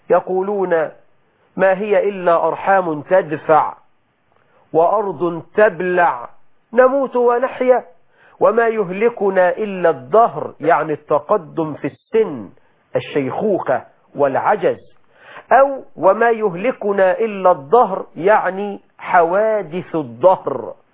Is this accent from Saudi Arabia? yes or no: no; Egypt; بلدنا مصر